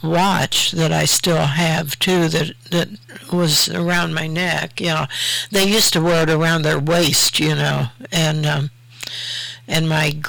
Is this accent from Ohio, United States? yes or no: yes; Marion, Ohio, United States; Yeah, on Moral Kirkpatrick Road, where I grew up.